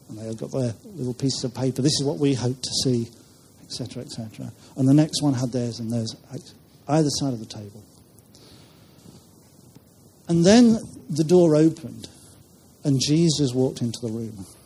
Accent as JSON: {"language": "English", "town": "Grimsby", "region": "Yorkshire and the Humber", "country": "United Kingdom", "tie": "born or raised there", "also_born_or_lived": "Cheshire", "said": "\"Lord, if I'm to go back to my hometown area,\" this is where I was brought up. I was living in Cheshire at the time. \"Lord, what is it that you want me to be involved with?\" And there were a number of things, but one of them was this: to see increased unity across the body of Christ in Grimsby, Cleethorpes"}